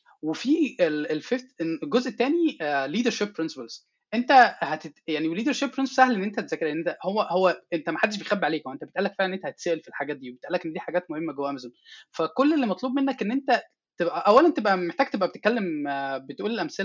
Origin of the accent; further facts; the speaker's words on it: Egypt; يعني عشان عندنا في مصر مصطلح ال HR بيخوف كده